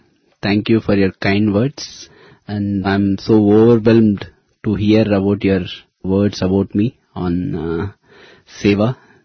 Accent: Telangana, India; So I come from Mahabubnagar district, which is Andhra Pradesh.

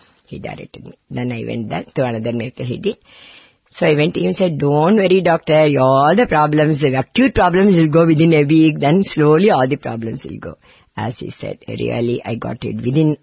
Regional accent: West Bengal, India; English is a second language; I come from West Bengal for some darshan

